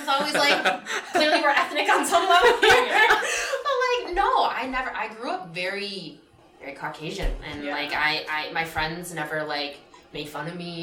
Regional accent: Wisconsin, United States; So my dad's family is from Alaska, and we grew up in Wisconsin.

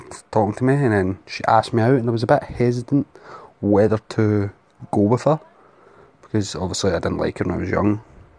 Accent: Scotland, United Kingdom; So I'm from Scotland. I don't know if I pointed that out in the last episode. I am from Scotland. So my accent and some of the phrases I say will sound weird.

